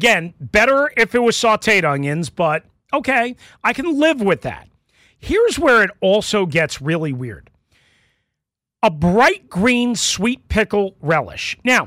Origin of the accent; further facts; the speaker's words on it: New York, United States; Now, I grew up in New York, where sauerkraut is way, way, way bigger, I think, in New York than it is elsewhere